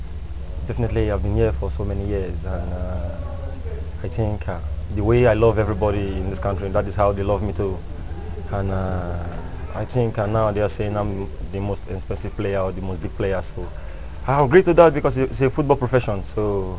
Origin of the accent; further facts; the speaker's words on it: Nigeria; moved away; I came here from Nigeria, and now I'm playing for the national team of Nigeria, the senior national team.